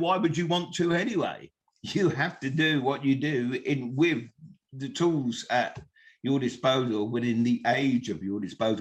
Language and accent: English; England, United Kingdom; I mean, we all think of ourselves as, oh, we're English.